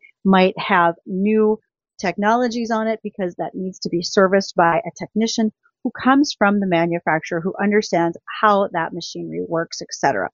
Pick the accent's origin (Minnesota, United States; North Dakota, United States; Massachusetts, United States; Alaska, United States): North Dakota, United States; As a kid growing up in North Dakota, I never thought that farm equipment was going to be the big highlight for me that it is.